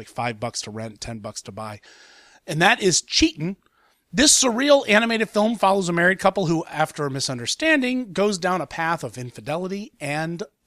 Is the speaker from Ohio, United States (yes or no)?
yes; Columbus, Ohio, United States; it's finally coming to my hometown of Columbus, Ohio this weekend.